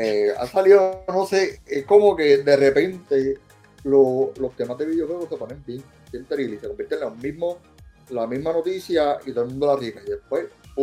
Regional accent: Puerto Rico; Esa compañía es bien difícil aquí como puertorriqueño decirla.

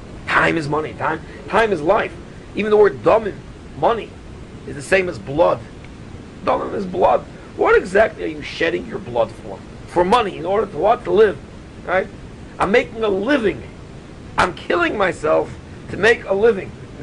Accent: Michigan, United States; I'm a Michiganer. I come from Michigan. And it has on my license, I'm a Michiganer.

